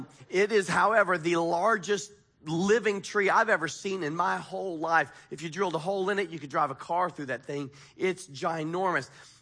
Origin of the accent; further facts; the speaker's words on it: United States; I'm an American and I don't have my iPhone.